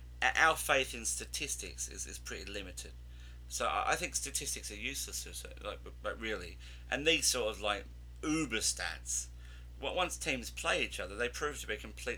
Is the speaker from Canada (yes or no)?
no; Australia; but being an Australian, that's my greatest football memory.